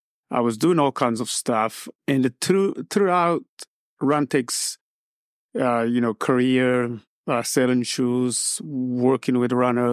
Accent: Burundi; I was born and raised in Burundi. It's a small country south of Rwanda, west of Tanzania, and east of Republic of Congo. We are separated by a big lake called Lake Tanganyika. And growing up in Burundi was very difficult.

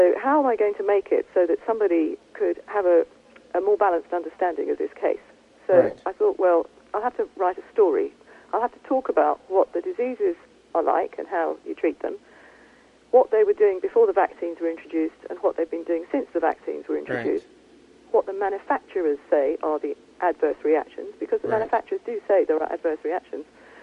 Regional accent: Ireland; But I'm Irish, and so we understand about the downtrodden.

